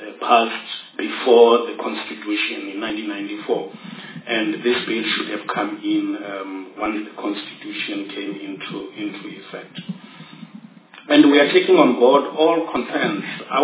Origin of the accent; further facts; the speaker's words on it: Limpopo, South Africa; I was born and bred in the Eden of Africa, Limpopo province.